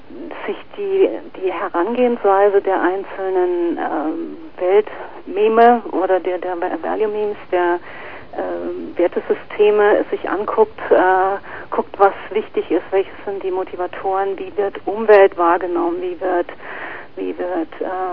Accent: Saarland, Germany; auch bei uns im Saarland, wo ich herkomme, clasht es halt.

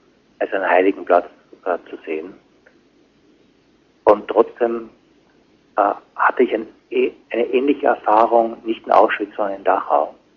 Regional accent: Austria; ich sage es eben auch gerade bewusst als Österreicher, wo das leicht anders ist

